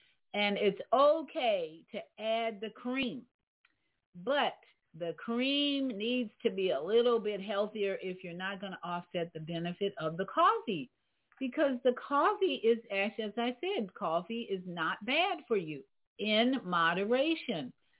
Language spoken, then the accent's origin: English; Chicago, Illinois, United States; Chicago's my hometown, and I've visited in the last this year. I visited twice this year